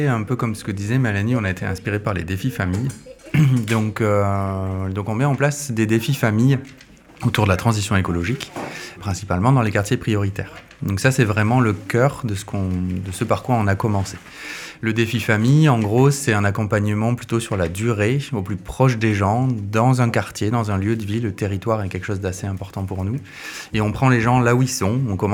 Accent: Nouvelle-Aquitaine, France; now in Toulouse, France; j'ai 45 ans cette année, j'ai deux enfants, j'ai grandi dans les Landes et je suis arrivé dans la région toulousaine après mes études sur Albi autour des années 2000.

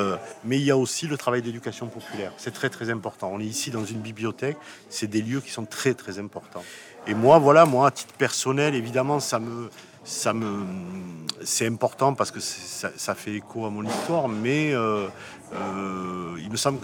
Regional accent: France; born there; Je suis né de parents algériens qui sont arrivés dans les années 60. Moi, je suis né en France dans les années 60.

